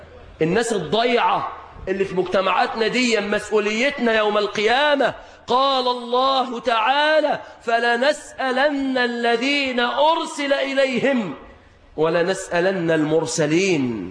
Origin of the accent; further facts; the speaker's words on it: Egypt; طبعا ده لو عندنا في مصر هنا هيقول له يا ابني